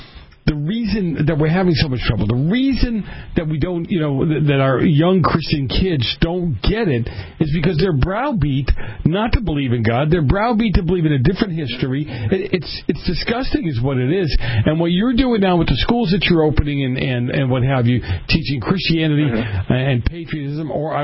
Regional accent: Boston, Massachusetts, United States; Yeah. I'm from Boston. We don't do Jersey.

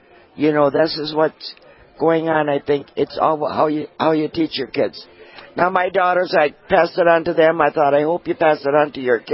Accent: Midwest, United States; We grew up, no matter what town we grew up in the Midwest, we grew up the same way.

